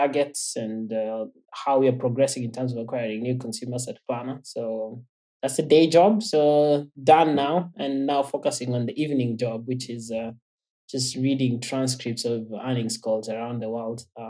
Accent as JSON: {"language": "English", "region": "Western Kenya", "country": "Kenya", "tie": "born or raised there", "said": "So I'm from Kenya. I've lived there most of my life. So now I'm in almost mid-30s now. But I've grown up like two-thirds of my life has been spent in Kenya. So I've grown up in the western part of the country"}